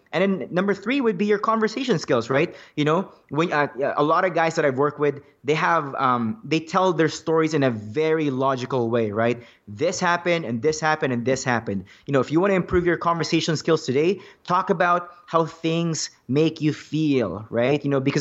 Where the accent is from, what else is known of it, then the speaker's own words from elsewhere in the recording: Philippines; now in Canada; You know, I'm Filipino. At one point in my life, I used to be embarrassed about my race because, you know, like, a lot of Filipinos, especially in Canada, they work like low level jobs